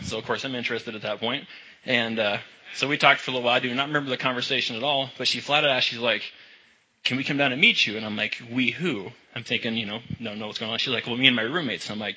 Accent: Halsey, Nebraska, United States; But I grew up in Halsey, Nebraska. Anybody know where that is? Yeah, it's a beautiful place.

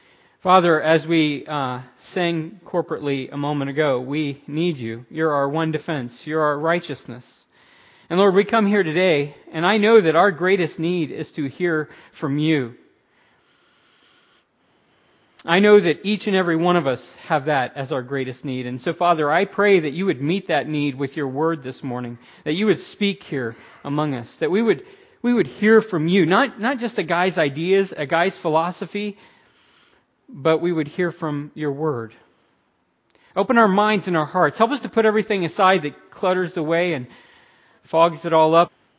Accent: Orlando, Florida, United States; I'm from Florida, I'm from Orlando, Florida

